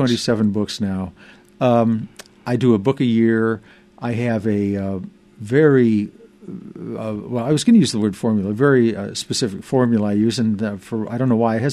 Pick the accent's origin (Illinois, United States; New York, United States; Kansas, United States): Illinois, United States; But I growing up outside of Chicago.